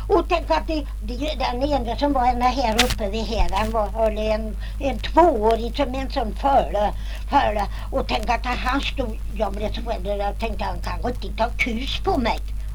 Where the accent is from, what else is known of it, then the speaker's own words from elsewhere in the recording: Sväntar, Sweden; born there; Nej, jag är född i Sväntar.